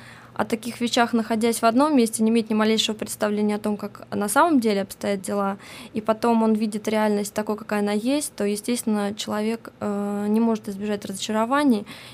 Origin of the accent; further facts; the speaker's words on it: Minsk, Belarus; now in United States; Я приехала несколько лет назад из Белоруссии. Я жила в Минске со своей семьей.